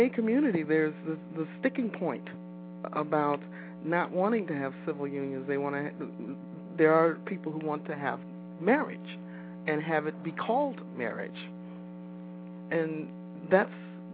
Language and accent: English; Detroit, Michigan, United States; also born or lived in Greenville, United States; Well, I'm a Midwesterner by birth. I grew up in Detroit, but for a short stint, we were in South Carolina, Greenville, actually.